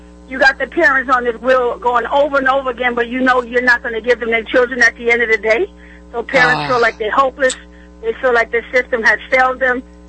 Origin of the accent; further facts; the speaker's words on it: United States; we as American citizens here, we all need to come together